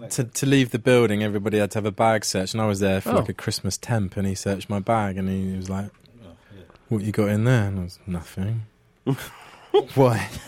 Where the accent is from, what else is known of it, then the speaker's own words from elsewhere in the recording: England, United Kingdom; We're from England, and American politics is really none of our business at all.